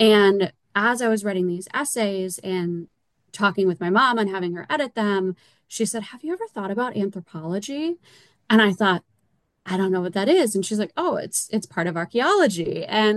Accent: Iowa, United States; So for most of my life, I really wanted to be a marine biologist, but I grew up in Iowa. And so that's not really something you can do in Iowa.

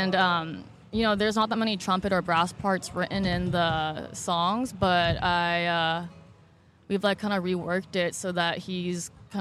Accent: Davis, California, United States; Yeah, I grew up here. Went to Davis High School, Holmes Junior High, Valley Oak when it used to be a school.

